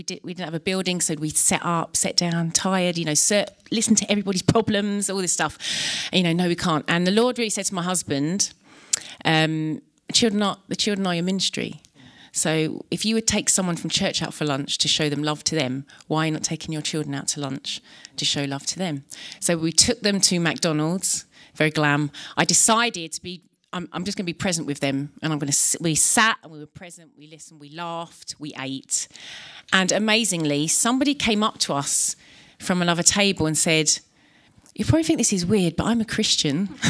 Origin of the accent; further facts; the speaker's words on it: Croydon, London, United Kingdom; I'm from Croydon. Planted Croydon Vineyard 10 years ago. I've got four boys.